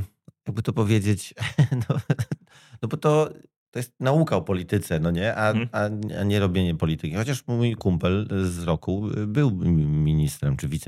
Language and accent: Polish; Gdańsk, Pomeranian Voivodeship, Poland; ja się wychowywałem na Ogarnej, to jest ulica obok Długiego Targu, Długiej w Gdańsku